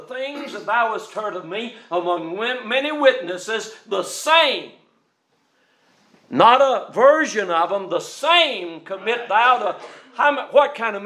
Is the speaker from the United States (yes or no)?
yes; Georgia, United States; When I grew up in Georgia, all the churches over there met at 11 o'clock on Sunday morning.